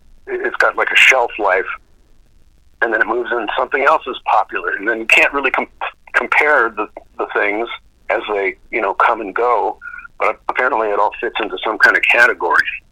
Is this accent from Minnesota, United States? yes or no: yes; Duluth, Minnesota, United States; I was from Duluth, Minnesota.